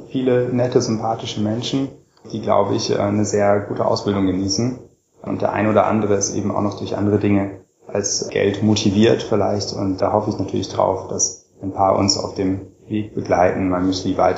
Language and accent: German; Göttingen, Lower Saxony, Germany; born there; Genau, ich wurde 1981 geboren in Göttingen.